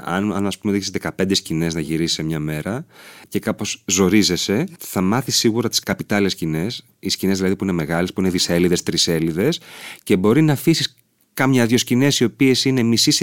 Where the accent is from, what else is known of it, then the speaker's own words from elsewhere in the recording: Chalkida, Central Greece, Greece; Εγώ μεγάλωσα στη Χαλκίδα.